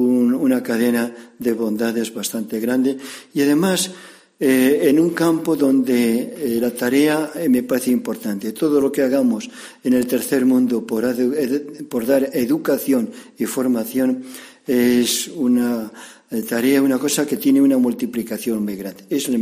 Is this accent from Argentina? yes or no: no; Monfarracinos, Castile and León, Spain; now in Casma, Peru; soy de Monfarracinos y estoy en un asilo en Casma, una ciudad cerca de Chimbote, en Perú